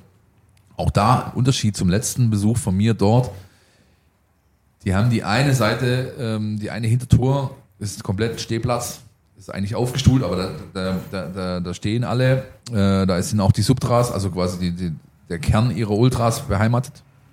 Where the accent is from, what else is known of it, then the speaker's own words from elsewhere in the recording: Stuttgart, Baden-Württemberg, Germany; ich komme aus Stuttgart